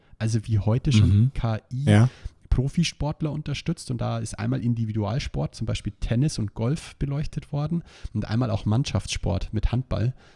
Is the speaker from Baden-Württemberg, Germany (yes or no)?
no; Ingolstadt, Bavaria, Germany; ich denke, bei euch in Berlin ist das Standard, bei uns in Ingolstadt gibt es das nicht so häufig